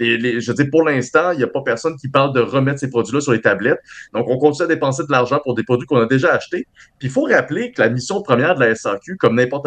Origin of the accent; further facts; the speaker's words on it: Canada; parce que en tant que Canadien, on s'entend.